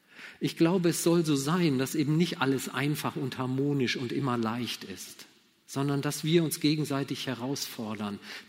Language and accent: German; Germany; Als Deutsche erwarten wir natürlich immer ungeheuer viel von Institutionen und erst recht vom Staat.